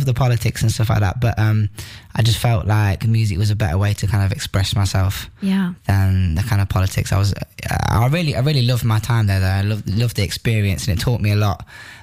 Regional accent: Nottingham, East Midlands, United Kingdom; accent: Nottingham; When I was kind of writing it down with my Nottingham accent

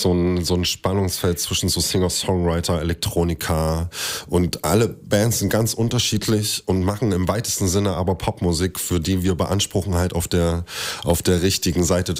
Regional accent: Thuringia, Germany; now in Leipzig, Germany; Wir sind beide Thüringer.

